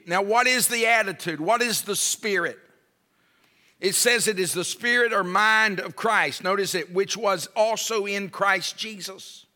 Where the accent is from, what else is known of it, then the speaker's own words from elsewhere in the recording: United States; I'm an American. I think I deserve.